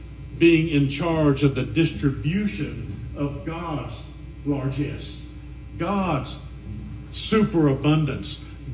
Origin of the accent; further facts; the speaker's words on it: the South, United States; I'm a Southerner. I can't help it. NASCAR, yay.